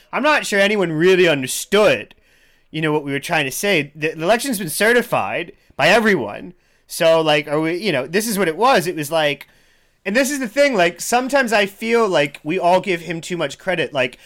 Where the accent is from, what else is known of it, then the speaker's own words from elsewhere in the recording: Cincinnati, Ohio, United States; Even the small towns, and I didn't grow up in a small town. I grew up in Cincinnati